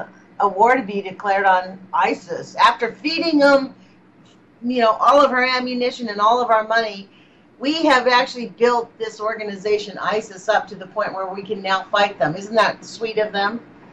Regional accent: United States; I consider myself a human being and an American.

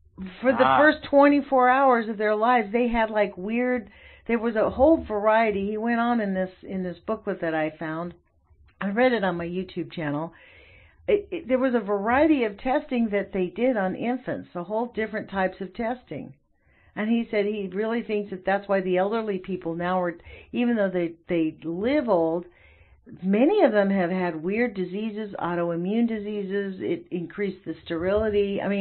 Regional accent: United States; I guess this is the hard part for me as an American to realize, like, we're the evil people now.

